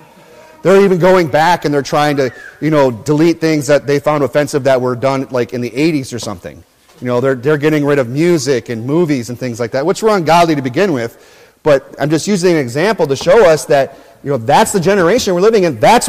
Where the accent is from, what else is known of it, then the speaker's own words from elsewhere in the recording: Michigan, United States; also born or lived in South Dakota; You know, I'm from Michigan. You know, I grew up there. You know, South Dakota was the land of my nativity, but then I turned aside into the parts of Michigan later in life, right?